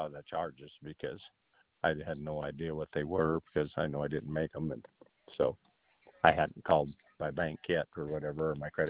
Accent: Montana, United States; I'm a snowbird, and I'm from Montana, actually, but I'm a snowbird out in Arizona in the wintertime, and that's where I'm at now, around Wickenburg.

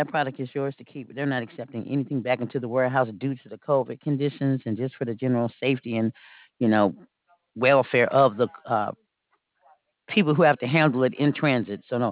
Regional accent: Detroit, Michigan, United States; also born or lived in Maryland; now in Alabama, United States; I'm from Detroit.

